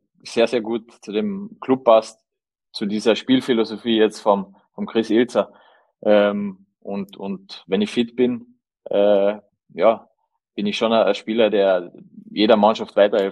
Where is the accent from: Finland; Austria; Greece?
Austria; Carinthia; das Finale war für mich natürlich als Kärntner